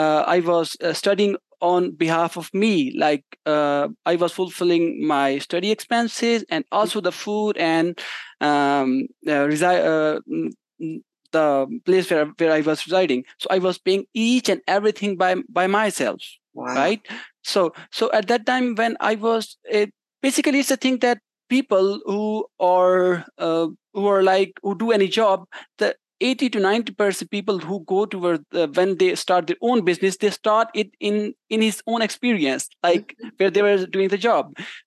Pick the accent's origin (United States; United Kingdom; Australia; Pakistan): Pakistan; I'm from Pakistan.